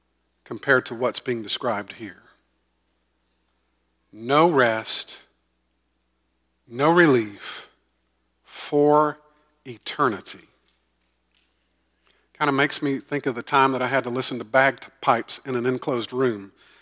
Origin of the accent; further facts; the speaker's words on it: Augusta, United States; Now, I grew up in Augusta. I grew up on the south side of Augusta, and I was about 10 miles from a paper mill